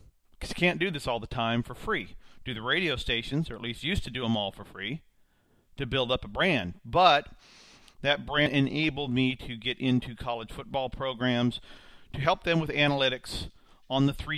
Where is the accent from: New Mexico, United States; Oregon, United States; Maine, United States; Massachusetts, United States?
Oregon, United States; programs and taking advantage of other business opportunities that have afforded themselves here in my home state of Oregon.